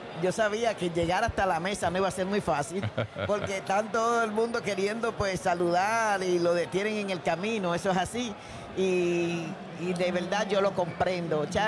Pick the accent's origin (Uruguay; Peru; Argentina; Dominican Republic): Dominican Republic; Porque déjame decirte, yo soy dominicana